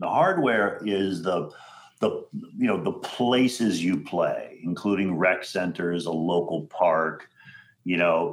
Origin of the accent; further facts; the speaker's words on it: Florida, United States; I mean, when I was a kid growing up in Florida, I played organized sports